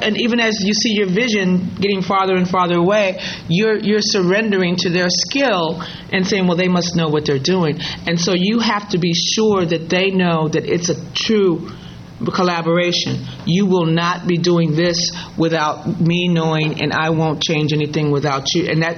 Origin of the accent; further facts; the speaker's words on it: Chicago, Illinois, United States; I'm originally from Chicago, and 1968 was a really formative year in Chicago.